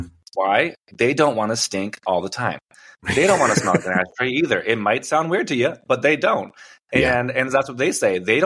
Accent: Ontario, Canada; now in United States; I grew up in Canada, right? So, and we haven't had smoking in our casinos in Ontario for like, I don't even know, 20 years maybe. So when I moved to the States

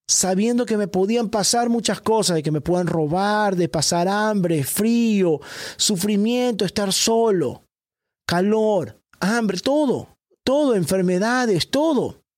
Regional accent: Ecuador; moved away as an adult; Pero yo en mi país no tuve que reclamarles nada. Si me hubiese quedado en Ecuador para ser bombero, yo ahorita estuviera como jefe de bombero

